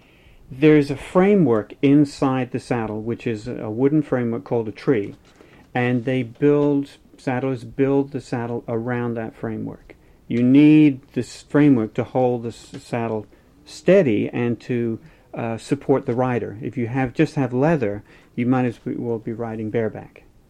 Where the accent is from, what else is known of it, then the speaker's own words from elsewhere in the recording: England, United Kingdom; also born or lived in Dublin, Ireland; I was born in Dublin, Ireland, in 1945. I actually grew up mostly in England and went to school in England, so I'm more, even though I have an Irish passport, I grew up in England. I'm more English than Irish.